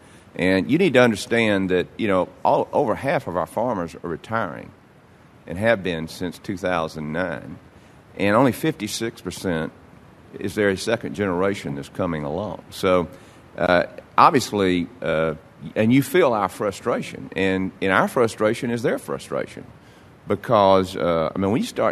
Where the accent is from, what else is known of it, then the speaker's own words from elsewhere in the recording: Georgia, United States; I'm a new member of Congress. I'm from Georgia.